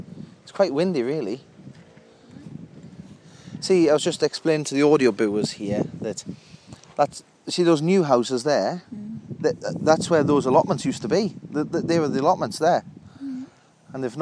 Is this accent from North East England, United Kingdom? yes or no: yes; Hexham, North East England, United Kingdom; And we're back in my hometown of Hexham in Northumberland. Northumberland being the finest county in England.